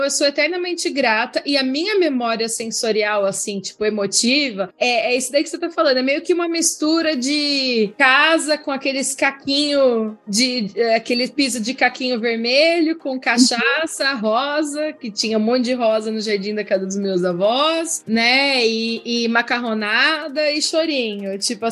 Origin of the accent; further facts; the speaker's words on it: Sorocaba, São Paulo, Brazil; Só que meu pai foi transferido nos anos 80 pro interior, então por isso que eu nasci em Sorocaba, entendeu? Mas a gente era zoado pra caramba, né? Porque a gente falava leite quente e todo mundo paulistano e a gente era os caipira da família.